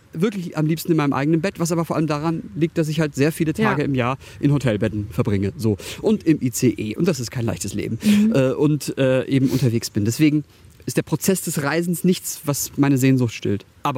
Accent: Baden-Württemberg, Germany; sage jetzt nicht Schwabe, weil ich bin Badener, das ist ganz wichtig

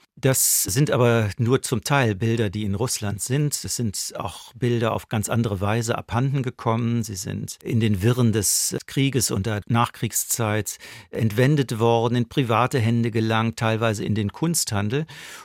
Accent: West Germany, Germany; Ich habe einen sächsischen Großvater gehabt. Ich bin im Westen aufgewachsen

